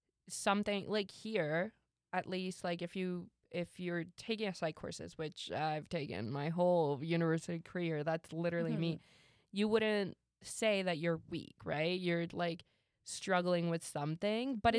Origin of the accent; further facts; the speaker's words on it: Canada; growing up in Canada, there's more of a different culture regarding that.